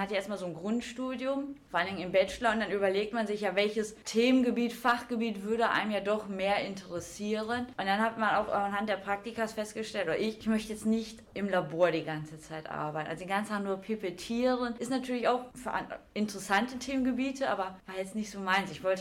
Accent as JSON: {"language": "German", "town": "Kalkar", "region": "North Rhine-Westphalia", "country": "Germany", "tie": "born or raised there", "said": "ich bin in Kalkar groß geworden und dann nur fürs Studium weggezogen und nachher wieder hier hingekommen. Also ich bin auch quasi ein klassisches Kind des Niederrheins."}